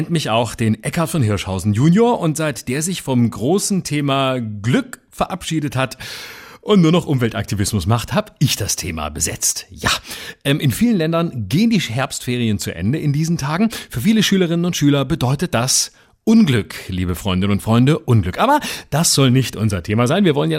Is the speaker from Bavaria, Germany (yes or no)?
no; Baden-Württemberg, Germany; Also zum Beispiel meine Heimat Baden-Württemberg. Ich komme vom Fuße des Schwarzwalds aus dem Süden Baden-Württembergs.